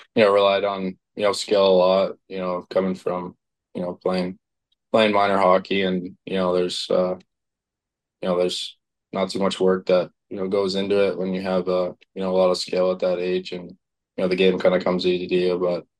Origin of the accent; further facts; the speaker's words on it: United States; being an American kid, I didn't know a whole lot about the OHL